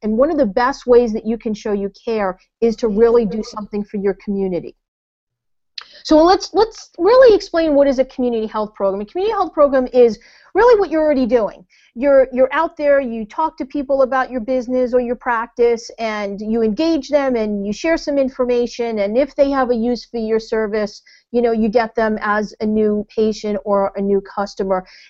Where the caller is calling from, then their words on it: New Jersey, United States; I am hanging out from the Jersey Shore